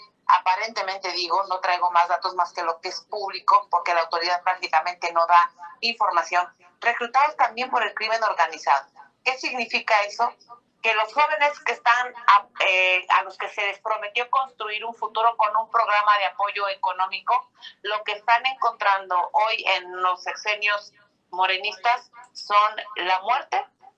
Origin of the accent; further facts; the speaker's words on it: Mexico; Hemos perdido toda capacidad de asombro como mexicanos.